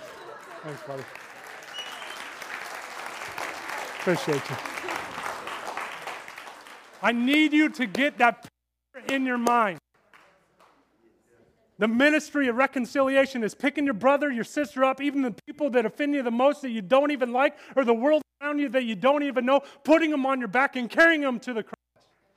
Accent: Kansas, United States; I'm from Kansas, northwest Kansas, close to Colorado.

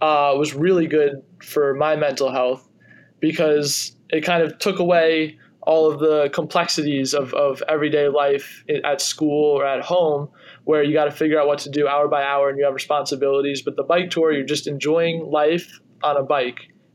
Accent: Northeast, United States; growing up in the Northeast with family and finance and business and going to an Ivy League school

